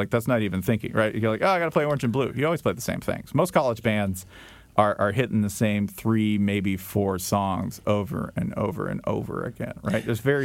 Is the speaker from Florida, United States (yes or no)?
no; Tennessee, United States; And growing up in Tennessee is such a bad place to be smart.